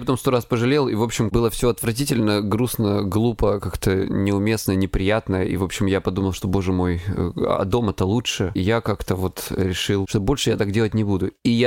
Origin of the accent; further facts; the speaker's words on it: Russia; А я ваш друг из России и настоящий русский феминист.